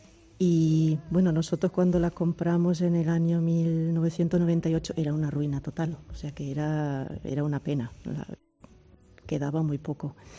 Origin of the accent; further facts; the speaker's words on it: Frankfurt, Hesse, Germany; now in Córdoba, Spain; Me he criado en Alemania. O sea que yo nací en Alemania, en Frankfurt, pero de padre español y de madre alemana, y llevo ya en Córdoba pues 23 años.